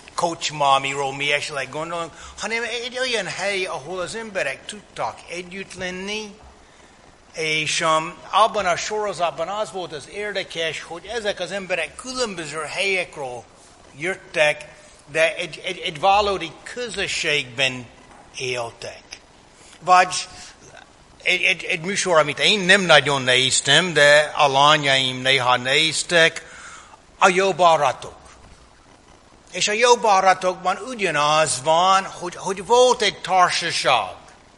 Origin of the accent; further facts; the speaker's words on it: United States; Hungarian is a second language; now in Hungary; hogy én az Egyesült Államokból származom